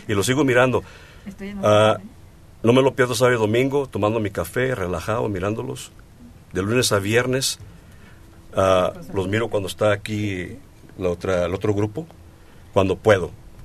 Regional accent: San Antonio, Texas, United States; born there; now in Dallas, United States; Nací en San Antonio, mi familia está en San Antonio. Yo estoy en Dallas, Texas, ahí me retiré, me jubilé allí, pero sigo trabajando.

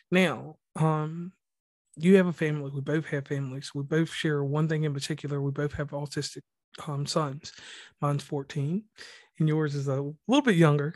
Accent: Mid-Atlantic, United States; I am from the Mid-Atlantic, but I'm from the country. So sometimes when I talk, I sound like an auctioneer instead of a mountaineer.

